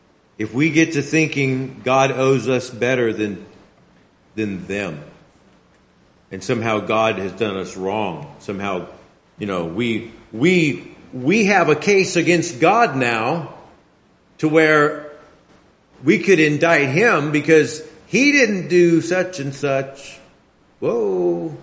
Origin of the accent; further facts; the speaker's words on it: United States; Well, I'm an American and I live in a different society